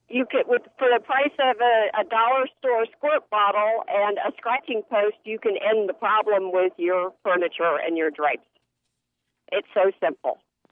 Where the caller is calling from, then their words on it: Tampa, Florida, United States; from Tampa.